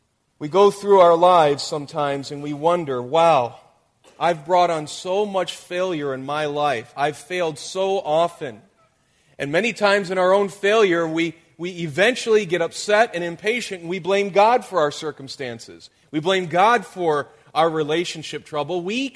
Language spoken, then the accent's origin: English; Detroit, Michigan, United States; I'm from the Detroit area. I grew up in the auto industry.